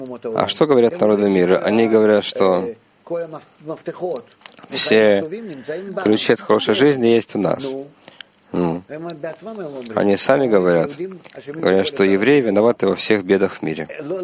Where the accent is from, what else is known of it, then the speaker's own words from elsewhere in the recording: Israel; как израильтянка